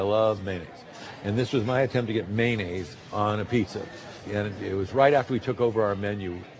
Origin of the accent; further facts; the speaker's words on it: Los Angeles, California, United States; Rick and I grew up in different cities. I grew up in Los Angeles.